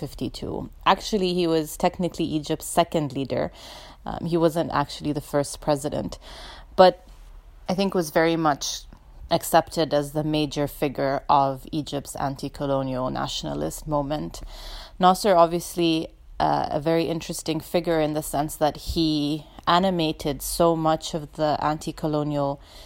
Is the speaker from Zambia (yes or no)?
yes; Zambia; the fact that I ended up growing up in Zambia